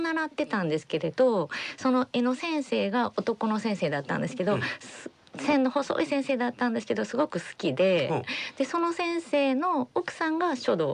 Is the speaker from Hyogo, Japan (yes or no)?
yes; Kobe, Hyogo, Japan; 神戸です。